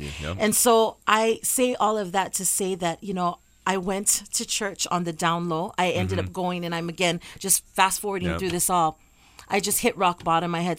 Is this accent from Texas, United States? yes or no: no; Long Beach, California, United States; also born or lived in Arizona; I was raised in Long Beach, California, most of my life. Parents divorced when I was about 4 years old. And at that point in my life, we had moved to California from Arizona.